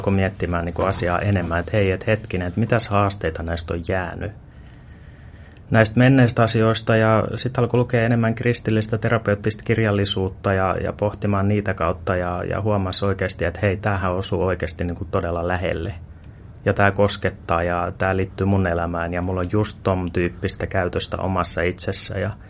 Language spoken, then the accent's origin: Finnish; Helsinki, Uusimaa, Finland; mä itse asiassa synnyin Puotilassa, tai no tarkemmin ottaen tietysti Kätilöopistolla, mutta Itä-Helsingissä on tullut vietettyä nuoruus